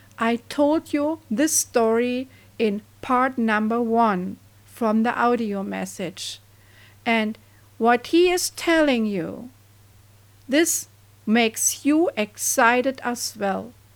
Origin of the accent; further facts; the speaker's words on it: Germany; I'm coming from Germany and my website is handsforcharity.de.